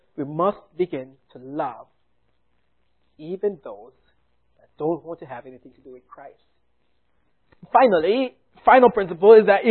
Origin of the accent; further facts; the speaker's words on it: Jamaica; now in United States; So I am from Jamaica, as I mentioned earlier.